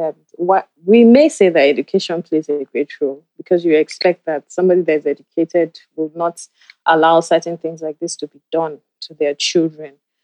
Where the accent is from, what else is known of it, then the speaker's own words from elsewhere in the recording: Nigeria; I'm from Nigeria